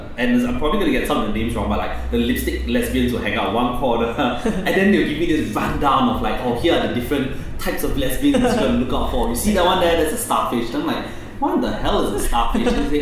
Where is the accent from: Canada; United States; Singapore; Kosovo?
Singapore; Tanjung Pagar; I think I grew up in Tanjung Pagar a lot.